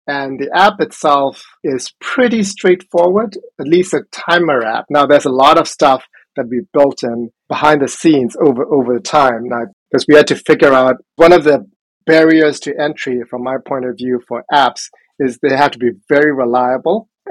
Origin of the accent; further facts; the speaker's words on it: Myanmar; English is a second language; I grew up in Burma, and we don't really have a lot of access to games.